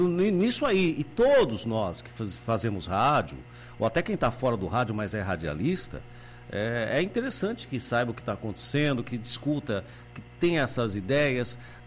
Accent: São Paulo, Brazil; also born or lived in Feira de Santana; Eu sou de São Paulo.

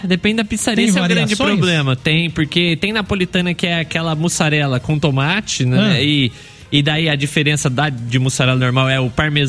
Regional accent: Londrina, Paraná, Brazil; also born or lived in Rolândia; eu era criança, morava em Rolândia. Eu sou nascido aqui em Londrina mesmo, morei aqui ali até os 4 anos de idade. Quando eu fiz uns 4 anos, minha família mudou pra Rolândia e nós ficamos 2 anos lá.

